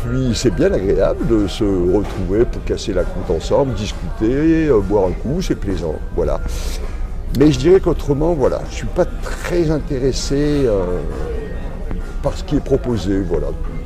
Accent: Auvergne-Rhône-Alpes, France; donc je suis auvergnat d'origine et je suis toujours auvergnat aujourd'hui. Voilà. J'ai 70 ans.

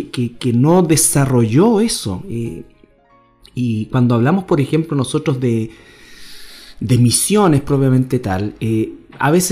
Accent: Antofagasta, Chile; no iba a mi ciudad natal, Antofagasta

